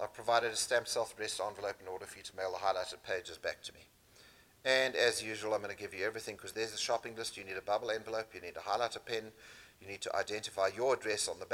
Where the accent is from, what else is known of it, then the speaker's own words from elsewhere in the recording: South Africa; now in Canada; So when I moved to Canada from South Africa, when I immigrated in 2006, 2007, I decided I wasn't going to hang out with the South Africans